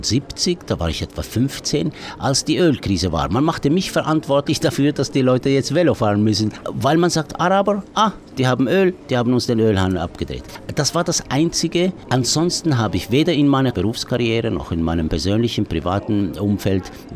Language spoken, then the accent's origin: German; Tunisia; German is a second language; weil ich als Tunesier mit gelungener Revolution